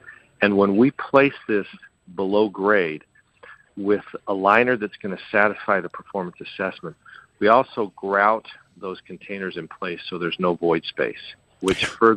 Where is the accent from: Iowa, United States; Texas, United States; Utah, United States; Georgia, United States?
Utah, United States; Moab; I mean, I've seen it when I grew up in Moab and Ken's Lake, which is on the outskirts